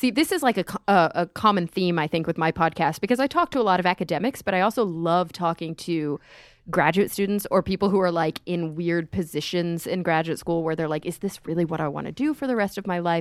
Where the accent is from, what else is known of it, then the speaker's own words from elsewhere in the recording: Texas, United States; See, I'm from Texas, and you said agar, and I said agar.